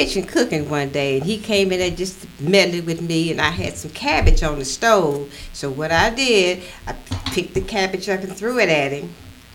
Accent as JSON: {"language": "English", "town": "Kansas City", "region": "Missouri", "country": "United States", "tie": "born or raised there", "said": "I was born in Kansas City, Missouri."}